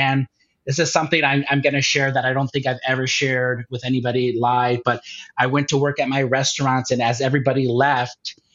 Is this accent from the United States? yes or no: yes; Durham, Connecticut, United States; or I would think I was in my hometown of Durham, Connecticut